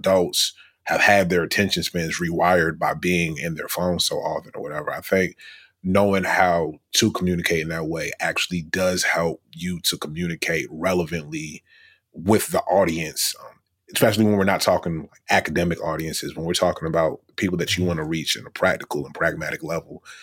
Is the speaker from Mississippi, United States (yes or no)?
no; Richmond, Virginia, United States; I grew up in Richmond, Virginia, right? So I knew white people. I went to school with white people.